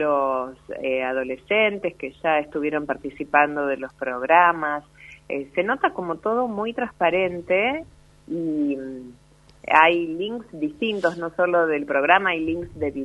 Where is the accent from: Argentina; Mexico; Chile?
Argentina; todos los argentinos me parecen muy solidarios